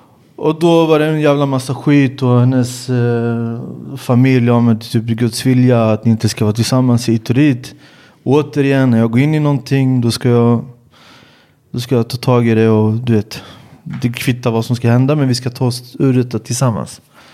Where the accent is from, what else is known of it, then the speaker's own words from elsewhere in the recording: Sweden; För att jag är ju uppvuxen i Sverige, jag har ju en svensk akademisk bakgrund, jag tänker som en svensk.